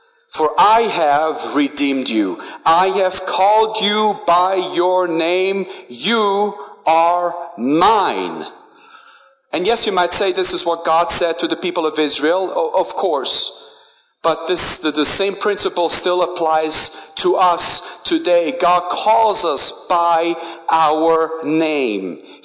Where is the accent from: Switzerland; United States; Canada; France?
Switzerland; Of course, growing up in Switzerland, one of the favorite sports is football